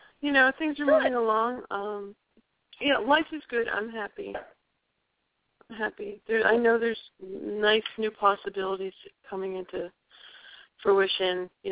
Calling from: Spring Hill, Florida, United States; Hi, good afternoon. … I'm calling from Spring Hill, Florida.

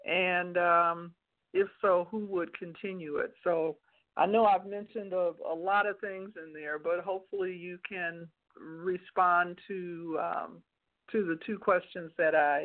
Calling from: Denver, Colorado, United States; I'm calling from Denver, Colorado.

